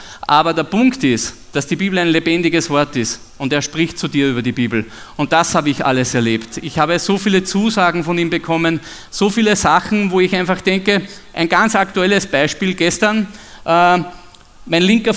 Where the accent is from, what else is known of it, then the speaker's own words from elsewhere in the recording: Burgenland, Austria; das war bei uns im Burgenland in Österreich.